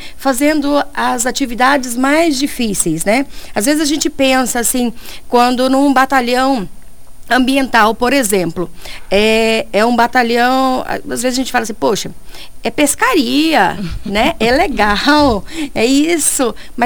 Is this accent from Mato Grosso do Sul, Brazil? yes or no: yes; Costa Rica, Mato Grosso do Sul, Brazil; born or raised there; also born or lived in Coxim